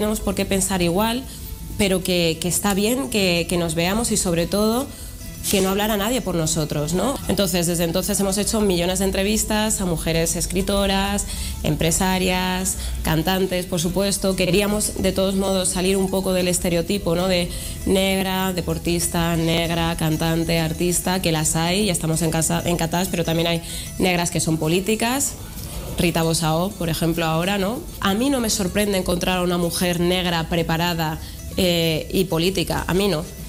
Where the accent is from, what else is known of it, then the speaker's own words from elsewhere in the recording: Community of Madrid, Spain; accent: Madrid; Pese a que tengas un acento completamente madrileño como es el mío, castizo a tope, ¿no? Yo, como anécdotas, por ejemplo, curiosas, claro, yo nací en 1981 y mi madre es de un pueblo de Segovia de 300 habitantes.